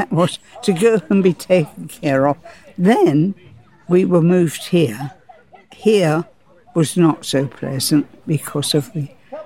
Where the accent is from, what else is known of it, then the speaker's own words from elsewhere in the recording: Margate, South East England, United Kingdom; also born or lived in Chelsea; I moved when I was young from Chelsea, where I was born, to Margate.